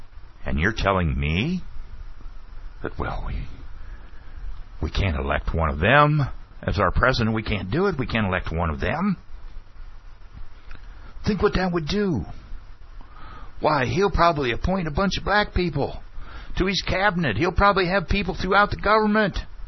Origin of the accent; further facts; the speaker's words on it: Ohio, United States; I'm from Ohio. When we would go to Florida, we would stop there.